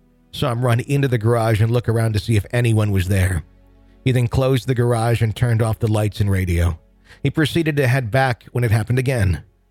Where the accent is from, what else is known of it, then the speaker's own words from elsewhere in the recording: Indiana, United States; I'll start off by saying that the town I was growing up in Indiana was a good one.